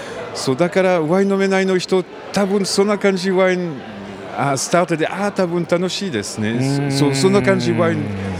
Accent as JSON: {"language": "Japanese", "country": "France", "second_language": "Japanese", "said": "僕はフランスから来ます、"}